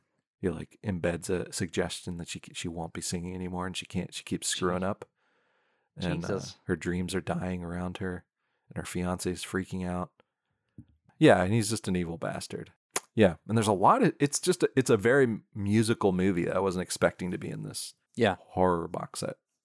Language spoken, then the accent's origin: English; Pennsylvania, United States; which makes me feel cool because I grew up in Pennsylvania.